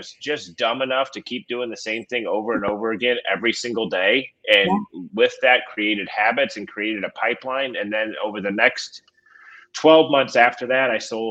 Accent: St. Louis, Missouri, United States; moved away as an adult; No, I grew up in St. Louis and moved down here when I was 25.

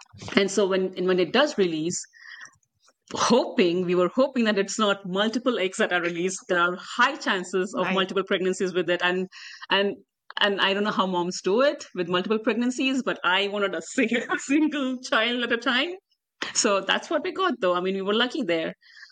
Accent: India; moved away; We are immigrants. I'm from India.

